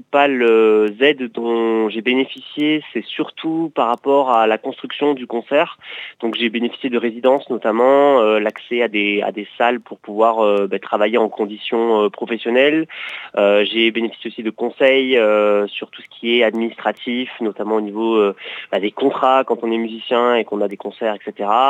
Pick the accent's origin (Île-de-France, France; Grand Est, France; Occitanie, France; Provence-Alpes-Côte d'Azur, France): Occitanie, France; Toulouse; moi je suis de Toulouse à la base, et je vis sur la côte depuis un long moment maintenant, et ma vie est un peu partagée entre les deux. En ce moment, je suis dans les Landes